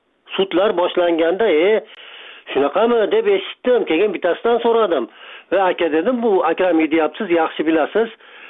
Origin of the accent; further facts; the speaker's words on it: Andijan, Andijan Region, Uzbekistan; Aslida men o'zi Andijonda tug'ilganman, Andijonda yashar edim.